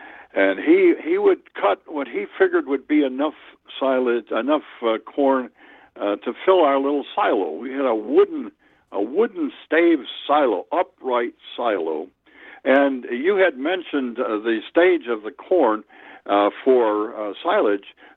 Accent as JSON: {"language": "English", "town": "Wild Rose", "region": "Wisconsin", "country": "United States", "tie": "born or raised there", "said": "Now, we had a fellow in Wild Rose, my hometown, who did custom silo filling"}